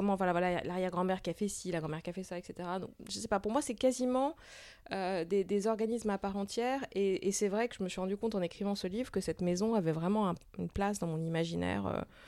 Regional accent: Corsica, France; Moi, je suis corse, par exemple

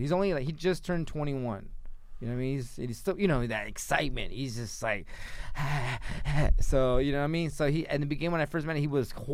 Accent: Mexico City, Mexico; I am from Mexico City.

